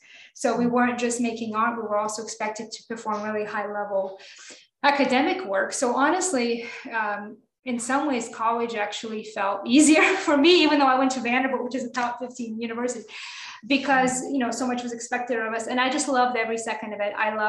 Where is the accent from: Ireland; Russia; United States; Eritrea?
Russia; Moscow; English is a second language; So I grew up in Moscow, Russia. I'm Russian and big city girl.